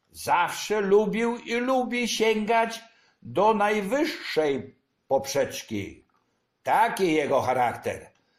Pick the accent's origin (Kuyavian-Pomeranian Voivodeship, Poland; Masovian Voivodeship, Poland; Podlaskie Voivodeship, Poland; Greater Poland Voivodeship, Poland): Kuyavian-Pomeranian Voivodeship, Poland; Chełmża; also born or lived in Wielebnów; Wszystko to działo się w Chełmży na Pomorzu. Przeprowadziliśmy się tam w 1948 z Wielebnowa, który był wioską pod Kielcami.